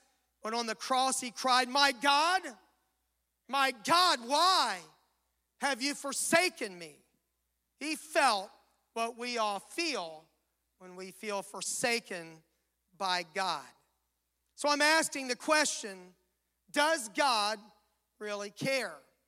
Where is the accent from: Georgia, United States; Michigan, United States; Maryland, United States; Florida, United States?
Florida, United States; Some of you know that I was raised in South Florida